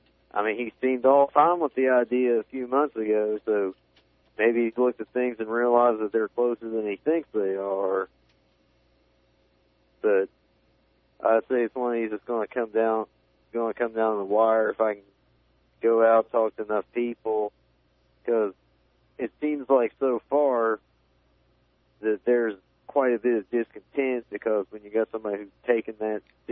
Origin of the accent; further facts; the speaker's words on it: West Virginia, United States; I'm originally from Nicholas County and not Jackson County